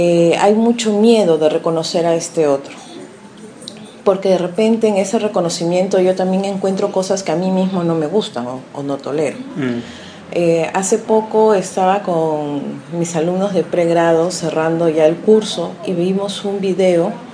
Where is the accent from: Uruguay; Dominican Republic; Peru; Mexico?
Peru; now in Venezuela; Yo le digo, no, soy peruana.